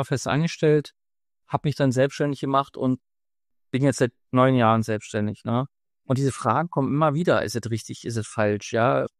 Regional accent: Berlin, Germany; wenn man Berliner ist und groß geworden ist in der Stadt, eben auch sieht, da haben sich Dinge verändert

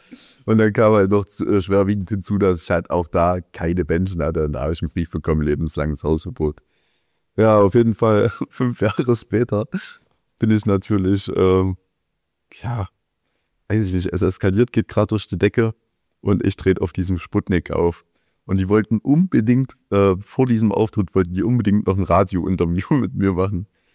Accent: Berlin, Germany; Ich rap einfach nur über meine Heimat so. Wie jeder Berliner, Alter.

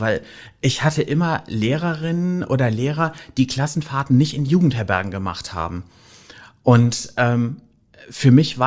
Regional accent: North Rhine-Westphalia, Germany; ja, hallo … ich rufe an aus Wülfrath in der Nähe von Düsseldorf.

